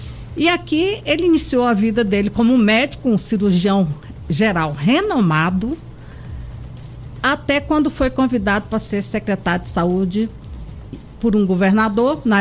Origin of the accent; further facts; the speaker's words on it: Floriano, Piauí, Brazil; now in Brasília, Brazil; eu sou de Floriano, Piauí, tá? Mas estou em Brasília desde 1964.